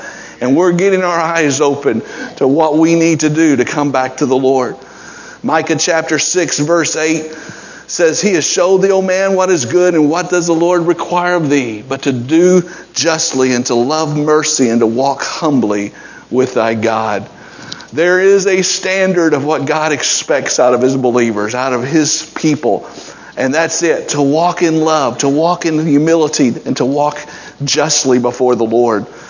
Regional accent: United States; I'm an American. I'm on the soil, born here, raised here.

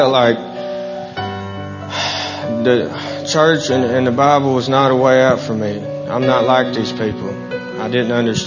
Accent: Jackson, Tennessee, United States; born there; I'm 26 years old. I was born in 1989 in Jackson, Tennessee.

